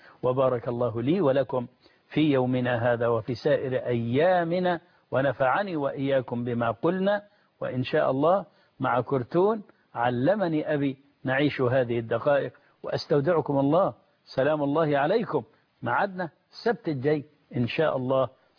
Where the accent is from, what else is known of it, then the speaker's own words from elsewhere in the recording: Egypt; وأسأل الله أن يبارك في بلدنا مصر وأن يجعلها أمنا أمانا